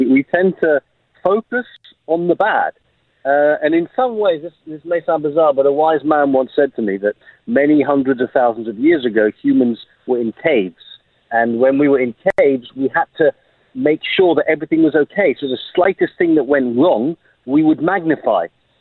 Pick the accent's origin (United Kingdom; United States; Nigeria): United Kingdom; England; accent: English; And I had my English accent, which also gave me an advantage.